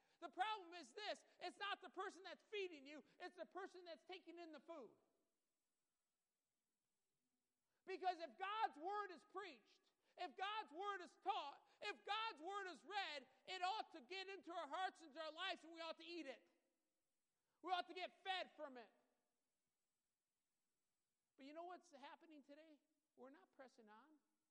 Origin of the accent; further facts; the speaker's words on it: Michigan, United States; When we grew up in Michigan, our house on Annapolis